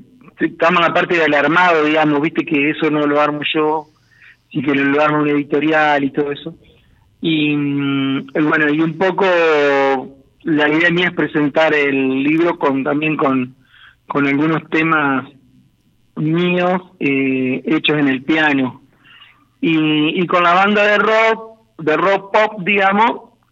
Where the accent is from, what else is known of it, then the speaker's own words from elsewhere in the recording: Gualeguaychú, Entre Ríos, Argentina; el libro que voy a sacar son 12 cuentos cortos de mi adolescencia en Gualeguaychú.